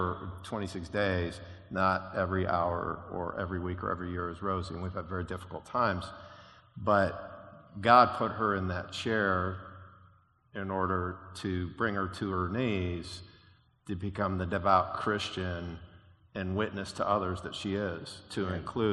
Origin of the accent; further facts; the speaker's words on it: Ohio, United States; So, I grew up churched in a congregational church. I grew up here in Ohio, so did Sherry.